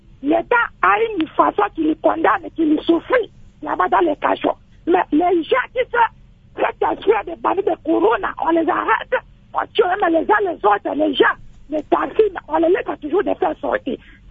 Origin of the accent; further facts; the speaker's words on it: Mbandaka, Équateur, DR Congo; Ce qui se passe, c'est ici chez nous à Mbandaka.